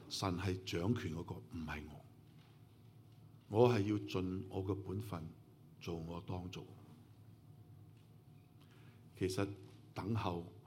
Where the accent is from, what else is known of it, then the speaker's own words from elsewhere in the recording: China; 我们中国人有句说得真对，叫祸不什么单行